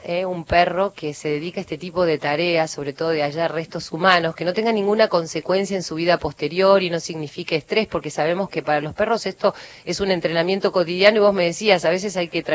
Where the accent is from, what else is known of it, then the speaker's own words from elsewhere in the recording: San Antonio de Areco, Buenos Aires Province, Argentina; siempre hablo de mi pueblo, que ya es una ciudad, pero me gusta decirle pueblo porque conserva esa sensación de cuando era chica, que iba al colegio, que vivía ahí en la calle Arellano, 22, a dos cuadras de la plaza de San Antonio de Areco.